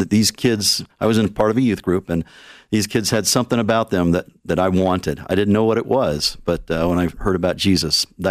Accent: Kansas City, United States; born there; also born or lived in New York / Newfoundland / Michigan / Colorado Springs; now in Denver, United States; I was born in Kansas City, and we moved New York, Newfoundland, Michigan, Colorado Springs, Washington, D.C., and ended up here in Denver in 1970.

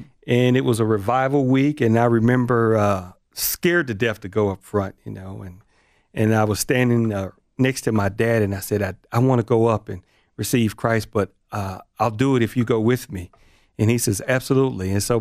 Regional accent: South Bend, Indiana, United States; born there; Well, I was born in South Bend, Indiana, many, many moons ago.

